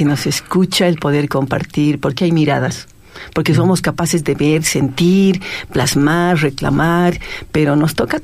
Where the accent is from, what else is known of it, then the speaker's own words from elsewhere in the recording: La Paz, Bolivia; Y lo digo así como una paseña, pero así orgullosa de mi tierra, pero también hay que reclamar.